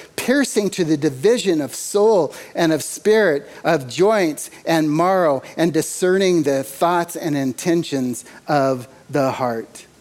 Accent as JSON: {"language": "English", "region": "California", "country": "United States", "said": "okay, yeah, we're from California, but we're accepted here."}